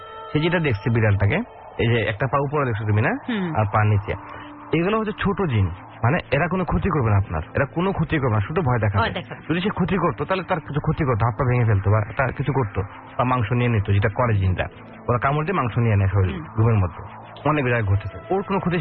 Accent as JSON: {"language": "Bangla", "country": "Bangladesh", "said": "আমরা যেমন বাংলাদেশি, আমরা বাংলা কথা বলি, চাইনিজ যদি থাকতাম চাইনিজ কথা বলতাম"}